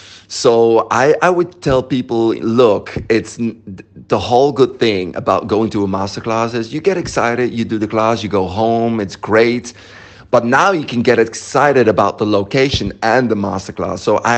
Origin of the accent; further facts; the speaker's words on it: Belgium; I come from Belgium.